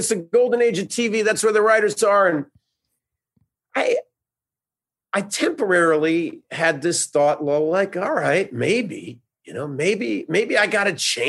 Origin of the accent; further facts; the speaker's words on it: New Jersey, United States; It's rare you see a Yankee fan turn into a Mets fan or a Knicks fan into a Nets, but I grew up in Jersey and often thought about being a Nets fan.